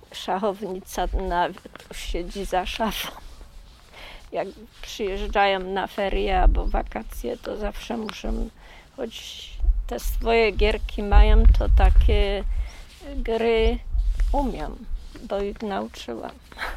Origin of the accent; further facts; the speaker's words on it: Lesser Poland, Poland; mieszkam tu od urodzenia, urodziłam się w 1948 roku, chodziłam do szkoły do Targanic